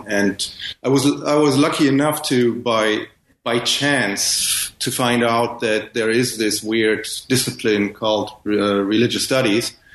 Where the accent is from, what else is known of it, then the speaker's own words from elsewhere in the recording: Ghana; born there; I was born in Ghana, where my father worked as a missionary in the 60s